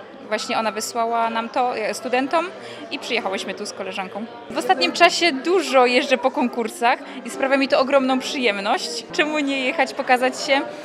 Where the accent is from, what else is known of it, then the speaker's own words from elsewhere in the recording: Lesser Poland, Poland; now in Katowice, Poland; Ja pochodzę z samego południa, z powiatu nowotarskiego, z Pienin. A studiuję w Katowicach.